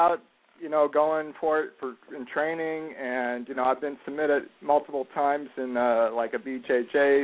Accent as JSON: {"language": "English", "region": "Pennsylvania", "country": "United States", "said": "I'm from Pennsylvania, so guys, girls"}